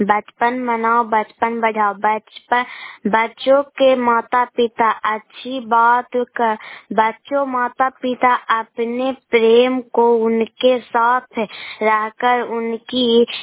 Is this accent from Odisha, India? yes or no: no; Bihar, India; मैं नालंदा जिला के रहने वाली हूँ, मैं गोरायपुर पंचायत से बोल रहा हूँ।